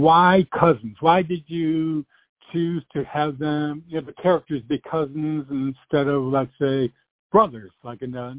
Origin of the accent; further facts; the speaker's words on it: New York, United States; Now, even though I grew up in New York, I don't think I've ever actually been into New Jersey.